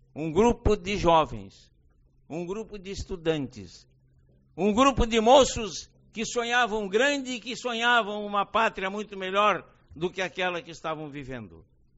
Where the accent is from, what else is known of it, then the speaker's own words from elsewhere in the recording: Rio Grande do Sul, Brazil; para esse momento bonito da nossa vida como cidadãos e, sobretudo, como gaúchos